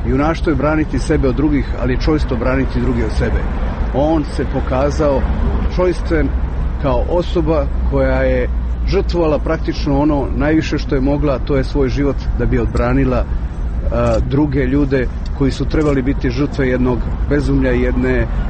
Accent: Montenegro; kod nas u Crnoj Gori

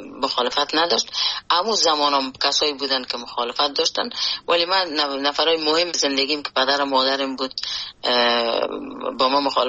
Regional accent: Afghanistan; born or raised there; moved away as an adult

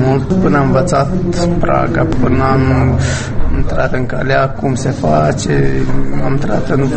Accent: Moldova; spunem că suntem moldoveni.

